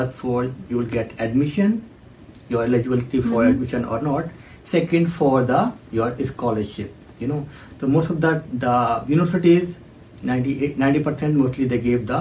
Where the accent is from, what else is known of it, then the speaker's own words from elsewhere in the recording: Uttar Pradesh, India; moved away as an adult; now in Sydney, Australia; और मैं UP India से हूँ, और अभी मैं पीएचडी कर रहा हूँ यूनिवर्सिटी ऑफ सिडनी में